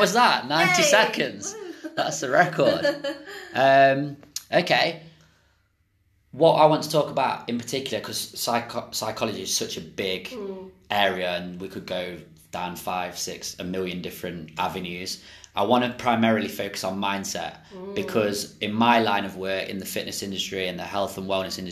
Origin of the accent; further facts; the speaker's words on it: Nottingham, East Midlands, United Kingdom; She lectures right here in my hometown of Nottingham in the United Kingdom at Nottingham Trent University